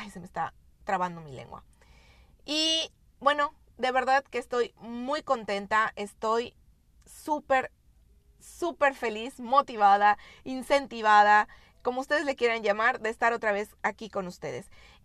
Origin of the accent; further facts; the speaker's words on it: Yucatán, Mexico; vivo en Yucatán, o sea que soy una yucateca orgullosa por si me escuchan hablar con alguna palabra extraña o con algún acento raro.